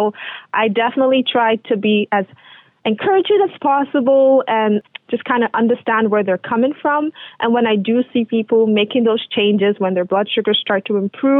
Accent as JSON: {"language": "English", "country": "Nigeria", "moved": "yes", "lives_now": "Canada", "said": "I'm Nigerian originally, right?"}